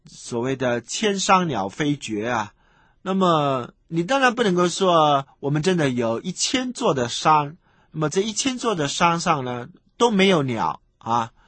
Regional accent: China; 这个希伯来人他的思想方式跟我们中国人的思想方式呢，虽然说许多人都认为是应该是比较靠近的

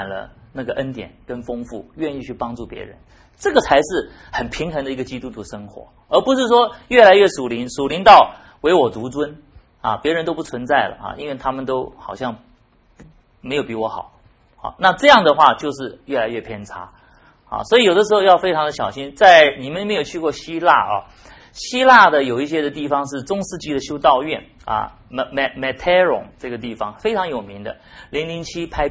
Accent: China; 我们中国人请人家吃饭，明明两个人可能三道菜小菜就够了，他一定要来个五大道菜

